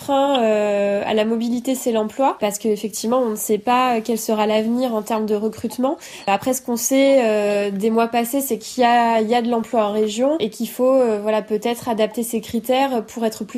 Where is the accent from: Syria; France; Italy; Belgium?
France; La Rochelle, Nouvelle-Aquitaine; also born or lived in Paris; de pouvoir aller dans une maison avec jardin à La Rochelle. Donc finalement, c'est ma maison d'enfance, là où j'ai grandi.